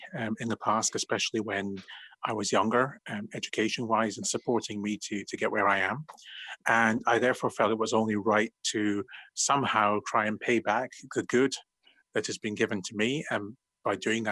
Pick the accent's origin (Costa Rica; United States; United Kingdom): United Kingdom; Aberdeen, Scotland; I'm from Aberdeen.